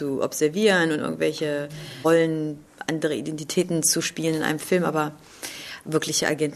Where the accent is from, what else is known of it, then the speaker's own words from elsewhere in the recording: Germany; now in France; Ich komme zwar aus Deutschland, bin seit 25 Jahren weg, lebe in Frankreich, bin aber nicht Französin, weder noch Amerikanerin